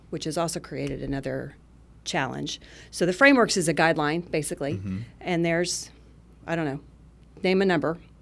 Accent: Oklahoma, United States; I'm from Oklahoma. I don't go North Dakota in the wintertime.

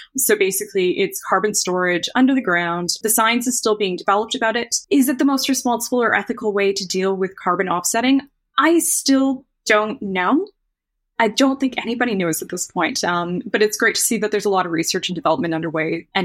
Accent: Canada; accent: Canadian; you're going to have to excuse my Canadian accent

